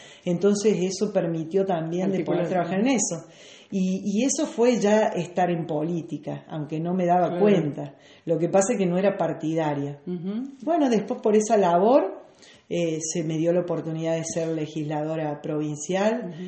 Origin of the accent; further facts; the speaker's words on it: Villa Mercedes, San Luis, Argentina; yo nací en Villa Mercedes y desde muy chiquita trabajamos en lo social.